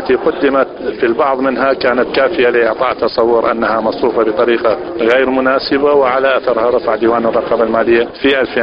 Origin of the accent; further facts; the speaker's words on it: Iraq; كوننا عراقيين